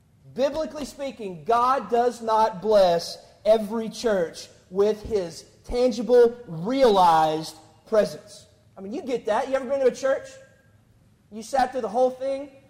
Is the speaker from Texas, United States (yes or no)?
yes; Athens, Texas, United States; I grew up in East Texas, which is a lot like North Carolina, all right, and so with not as good basketball, and I grew up in this little church called First Baptist Athens, Texas